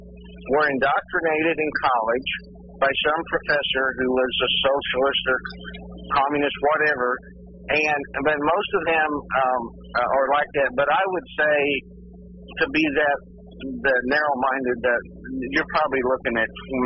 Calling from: Jefferson City, Missouri, United States; Jeff City.

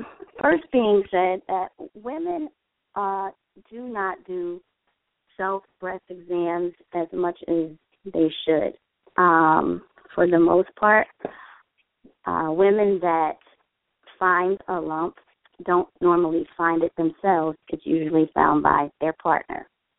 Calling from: New Jersey, United States; from Jersey.

